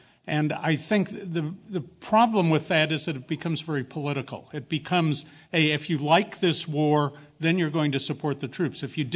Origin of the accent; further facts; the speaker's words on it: United States; Well, I'm an American. I want to stay in this country and be part of it